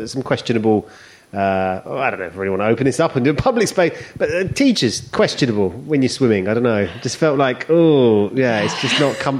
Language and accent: English; Barking, London, United Kingdom; Mate. We're both from Barking. That's why we sound the same.